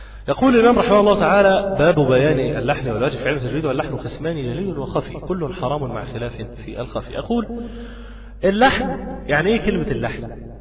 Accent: Egypt; كان أعتقد أنه بيبقى الساعة 7:30 عندنا في مصر

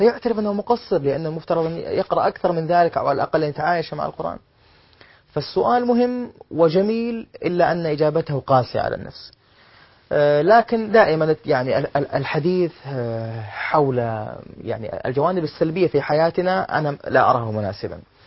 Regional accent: Saudi Arabia

